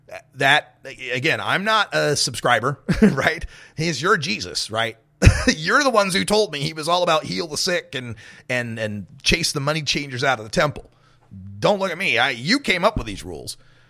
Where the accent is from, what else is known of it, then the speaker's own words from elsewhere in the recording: United States; This is one of the things I am most ashamed about when it comes to being an American. And I love my country.